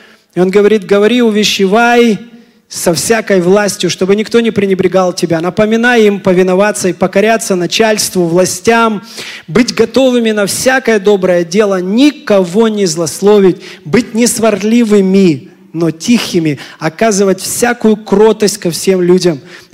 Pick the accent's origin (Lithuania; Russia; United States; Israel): United States; тем более тогда, когда мы здесь выросли, в Америке, и у нас 100% знание английского, а у наших родителей его нет